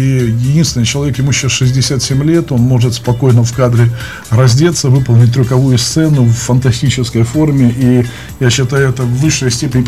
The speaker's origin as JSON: {"language": "Russian", "country": "Ukraine", "said": "А я с Украины."}